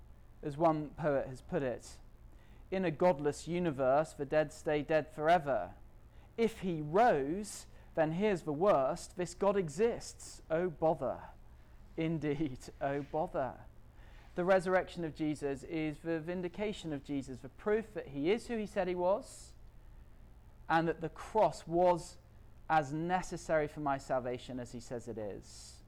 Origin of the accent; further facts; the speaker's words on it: York, Yorkshire and the Humber, United Kingdom; I grew up in York, which has this great big minster, York Minster